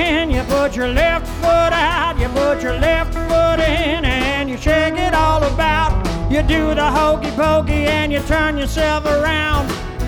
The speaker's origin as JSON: {"language": "English", "town": "Faulkton", "region": "South Dakota", "country": "United States", "tie": "born or raised there", "said": "And I was thinking about my hometown, and I wrote this song. There's not much to say about Faulkton."}